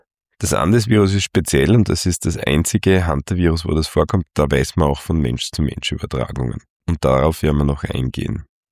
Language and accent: German; Styria, Austria; Ich bin in einer Gegend in Österreich aufgewachsen, in der Steiermark, wo es doch recht viele Pumala-Virusinfektionen gibt.